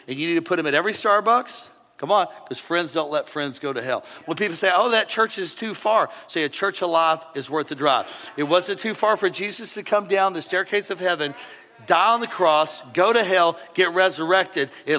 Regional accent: Missouri, United States; I'm from Missouri.

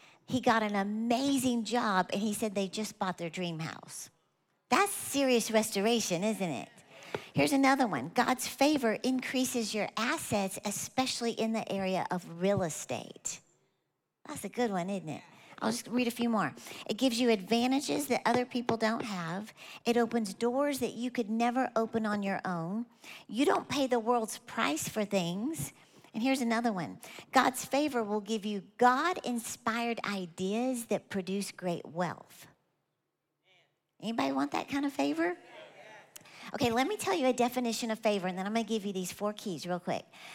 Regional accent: Texas, United States; I'm from Texas, so this is just a regular pencil.

